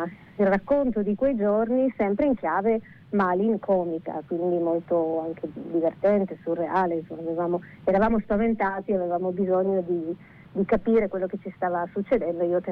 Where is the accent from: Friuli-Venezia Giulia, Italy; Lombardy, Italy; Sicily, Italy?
Friuli-Venezia Giulia, Italy; Pordenone; È un libro che racconta un anno tipico dalle mie parti, dove per mie parti si intende proprio Pordenone, quindi una città di provincia tra il Veneto e il Friuli.